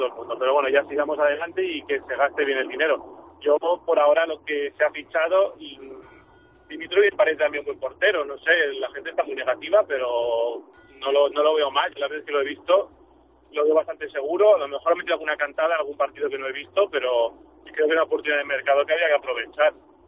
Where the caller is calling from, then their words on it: Mollet del Vallès, Catalonia, Spain; de Mollet.